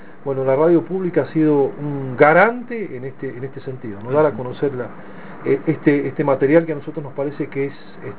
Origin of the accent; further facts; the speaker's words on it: Argentina; más allá de que somos Argentina